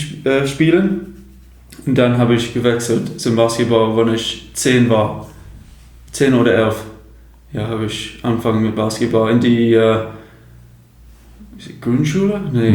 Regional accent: Chatham, South East England, United Kingdom; German is a second language; now in Germany; In den Südost von England.

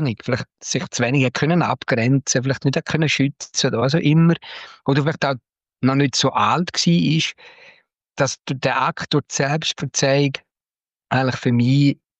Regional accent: Eastern Switzerland, Switzerland; accent: Eastern Swiss German; Hey, ich bin ein Schweizer Singer-Songwriter. Ich bin mit einem brutal broten Dialekt von der Ostschweiz aufgewachsen. Ich singe aber auf Englisch.

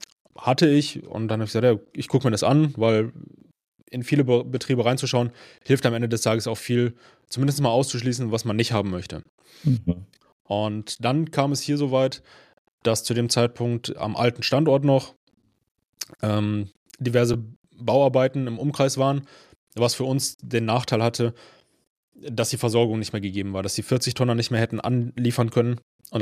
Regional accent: Langenfeld, North Rhine-Westphalia, Germany; now in Mülheim an der Ruhr, Germany; ich bin 33 Jahre alt. Ich komme gebürtig aus Langenfeld im Rheinland, nahe Düsseldorf. Wohne jetzt mittlerweile in Mülheim an der Ruhr.

